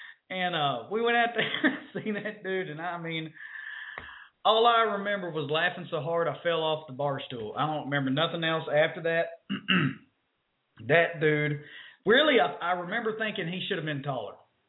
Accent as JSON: {"language": "English", "town": "Lubbock", "region": "Texas", "country": "United States", "tie": "born or raised there", "said": "You know, I remember a time back in my hometown of Lubbock, Texas."}